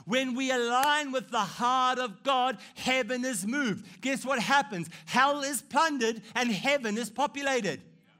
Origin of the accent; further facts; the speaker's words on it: South Africa; I'm going to use my home country, South Africa.